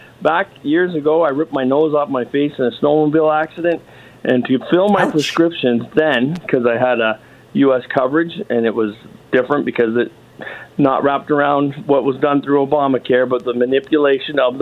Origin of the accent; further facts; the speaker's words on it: Detroit, Michigan, United States; born there; I just want to say I was born in America, Detroit area, worked for automotive supplier